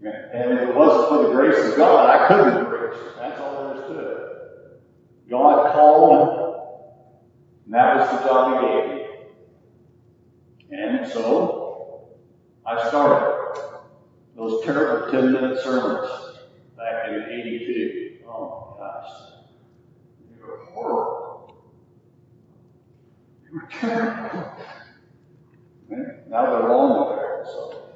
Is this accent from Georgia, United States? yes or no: no; Missouri, United States; I'm from Missouri. I grew up in Missouri. I'm a show me person.